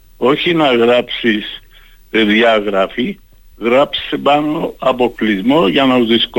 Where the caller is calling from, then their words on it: Paphos, Paphos District, Cyprus; είμαι από την Πάφο.